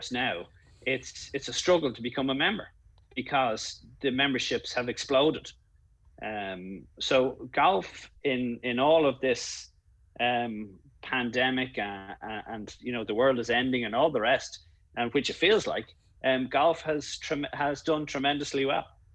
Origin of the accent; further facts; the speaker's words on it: Newlands, South Africa; In Newlands. I grew up in Newlands, playing.